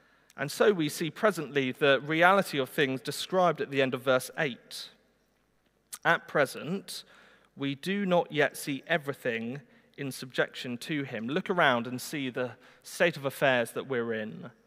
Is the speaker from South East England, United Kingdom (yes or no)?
yes; South East England, United Kingdom; I grew up in Surrey, and so I've attended my fair share of garden parties